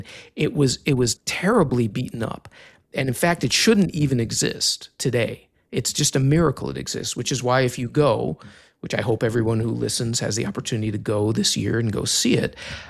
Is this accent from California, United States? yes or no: no; Illinois, United States; and that Illinois, my home state, would become a state over 200 years later in 1818.